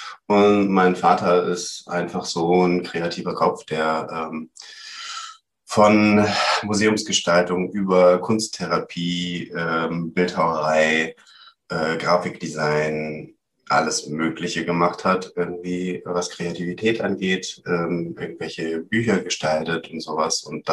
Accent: Hamburg area, Germany; es ist so, dass ich auf einem alten Rittergut groß geworden bin. Das ist quasi so ein kleines, ein Refugium, eine kleine Oase irgendwo am Rande von Hamburg.

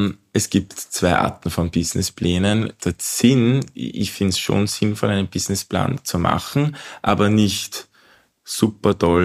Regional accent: Austria; Die Investoren, die jetzt für Skalierung und Startups groß machen, das sind sehr, sehr wenige bei uns in Österreich.

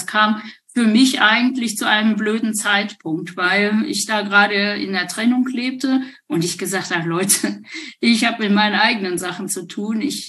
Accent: Dinslaken, North Rhine-Westphalia, Germany; aber bei uns in Dienstlaken gab es halt eben, und Kirchhellen

